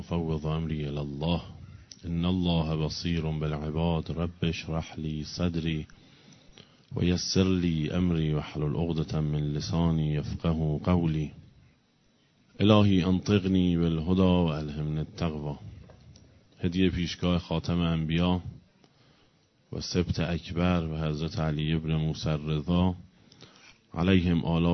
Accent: Iran; ما که ایرانی هستیم ایرانیتمون

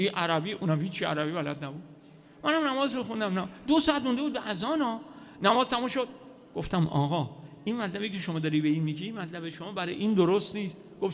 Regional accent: Iran; گفتم که من ایرانی هستم

